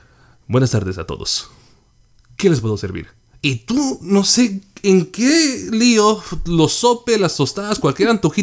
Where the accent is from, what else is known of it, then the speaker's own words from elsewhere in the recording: Mexico; Yo soy mexicano